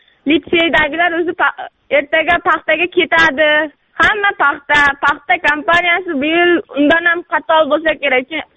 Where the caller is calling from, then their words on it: Qumqo'rg'on, Surxondaryo Region, Uzbekistan; Qumqo'rg'on tumanidan.